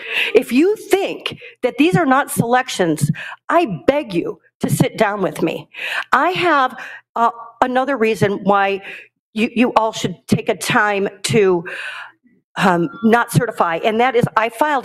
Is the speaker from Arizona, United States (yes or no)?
yes; Scottsdale, Arizona, United States; I'm from Scottsdale, Arizona.